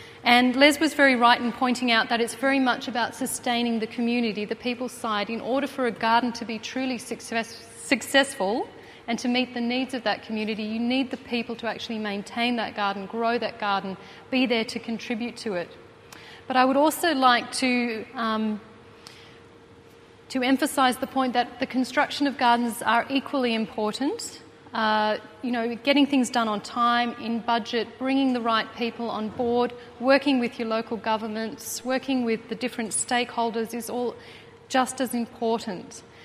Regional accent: Yarralumla, Australian Capital Territory, Australia; The home of our growing up in Yarralumla was planted with an orchard and huge vegetable garden.

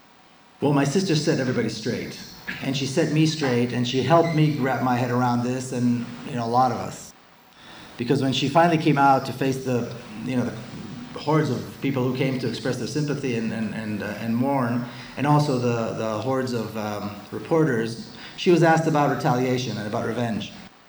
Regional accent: Jerusalem, Jerusalem District, Israel; Now, I was born and raised in Jerusalem. It's a mixed city. It's a united city, as we all know. But it's a completely segregated city, too. Completely racist city. So as an Israeli

